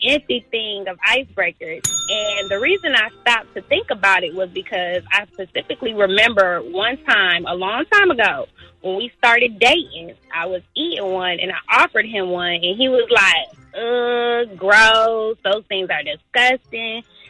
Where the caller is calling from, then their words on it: Brockton, Massachusetts, United States; also born or lived in Virginia; I'm calling from Brockton, which is a town about 20 miles outside of Boston.